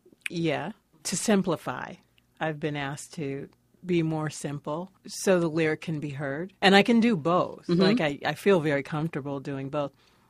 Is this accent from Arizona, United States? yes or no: no; Philadelphia, Pennsylvania, United States; I am from Philly. So, you know, people expect a certain level of innovation.